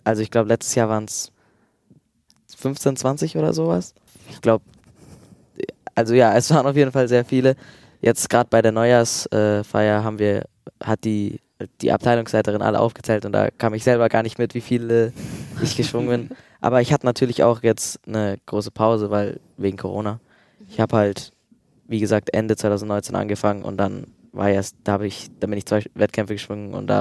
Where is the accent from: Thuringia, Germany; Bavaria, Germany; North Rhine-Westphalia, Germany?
Bavaria, Germany; Bamberg; Und ich komme aus Bamberg, da gibt es jetzt nicht so gute Vereine